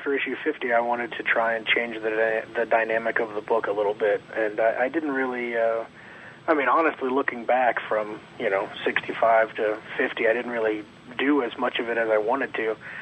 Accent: Kentucky, United States; I'm from Kentucky, and yet Todd McFarlane is the one never wearing shoes.

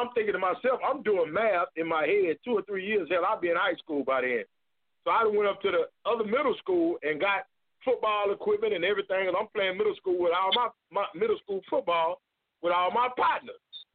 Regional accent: Texas, United States; I'm from South Park, Texas, straight off of Herschelwood, right on the corner of Herschelwood and Westover. I'm from, you know, a small town called Herschelwood.

